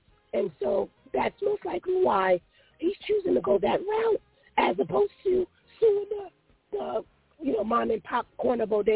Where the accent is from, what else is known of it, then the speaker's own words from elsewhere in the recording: Queens, New York, United States; I grew up in South Jamaica, Queens, and what he's experiencing in Burger King, I would experience with the local Chinese food stores, with the corner bodegas.